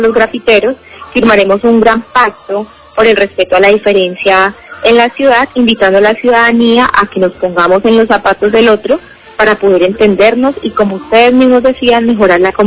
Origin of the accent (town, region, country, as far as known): Cali, Valle del Cauca, Colombia